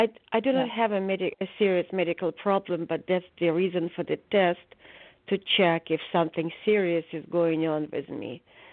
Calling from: California, United States; I'm calling from California.

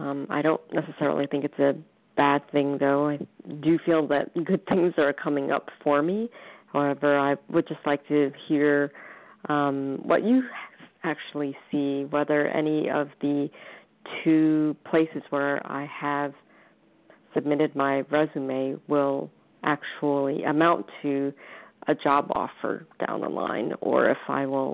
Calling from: New York, United States; I'm calling from New York, so it's...

